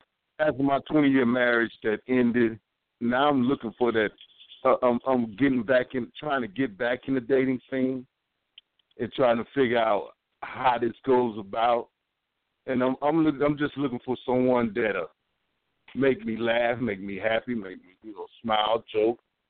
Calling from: Mississippi, United States; I'm calling from Mississippi.

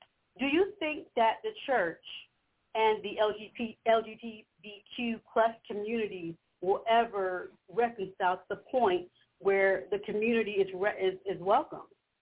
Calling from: Collegeville, Pennsylvania, United States; This is your co-host … I'm calling from Collegeville, Pennsylvania.

